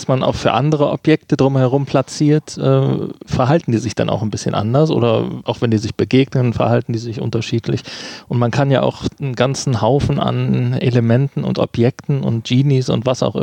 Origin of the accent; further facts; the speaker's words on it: North Rhine-Westphalia, Germany; wir reden bei uns im Ruhrgebiet sagt man das auch.